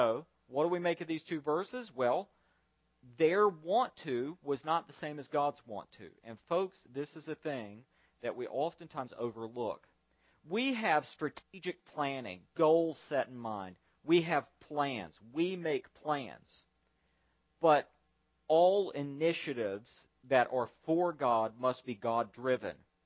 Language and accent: English; North Carolina, United States; To be honest with you, being a Southerner, growing up in North Carolina, in the southern part of North Carolina, I kind of miss people smoking